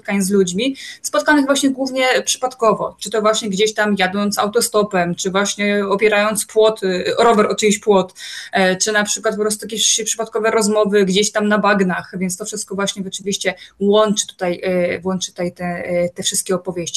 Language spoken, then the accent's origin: Polish; central Poland, Poland; born there; Niestety ja się urodziłam akurat w środkowej, w centralnej Polsce